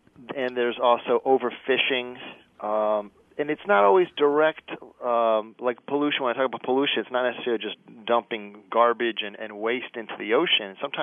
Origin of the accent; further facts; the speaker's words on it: New England, United States; I grew up in New England and pretty close to the coast, and I just remember going to the beach and just looking out and seeing how just vast it was